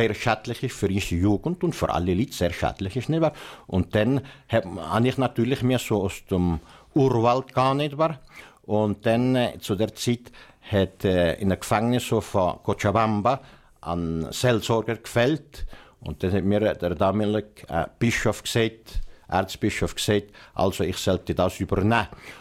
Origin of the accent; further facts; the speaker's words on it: Valais, Switzerland; Als Walliser haben wir ja nie ein schönes Wallis vergessen.